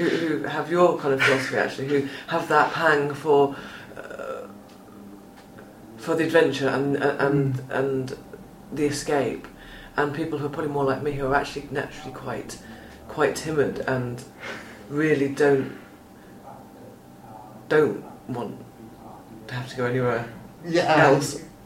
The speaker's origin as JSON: {"language": "English", "region": "England", "country": "United Kingdom", "tie": "born or raised there", "also_born_or_lived": "Jersey", "said": "I wasn't raised on Jersey. I was born in Jersey. We moved to England when I was young, so I returned to Jersey a lot, and my family are there."}